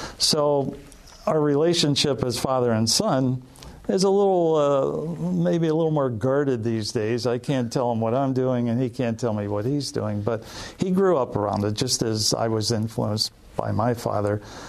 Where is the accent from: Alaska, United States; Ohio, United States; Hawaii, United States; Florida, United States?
Ohio, United States; Cleveland; And I grew up in the Cleveland, Ohio area, and so to me, to have an opportunity to come to Detroit and play with the big boys, it was like, wow, this is it.